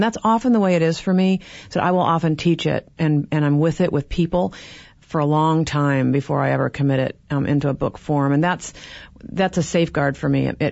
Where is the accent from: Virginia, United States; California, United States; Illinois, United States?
Illinois, United States; Chicago; since I'm from Chicago.